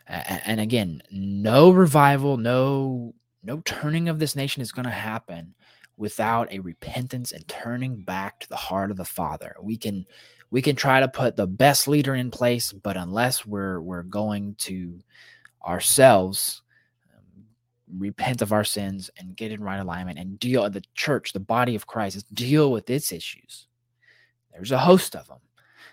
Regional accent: United States; And, you know, as a patriot, as American, yeah, that seems right.

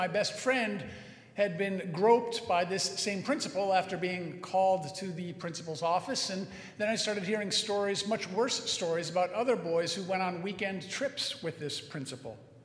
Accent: Connecticut, United States; I grew up in Connecticut and attended a big junior high school, now called a middle school, for 7th, 8th, and 9th grade

